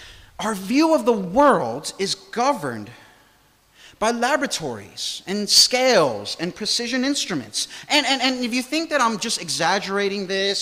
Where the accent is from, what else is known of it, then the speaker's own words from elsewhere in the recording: United States; Growing up in the States, there used to be a joke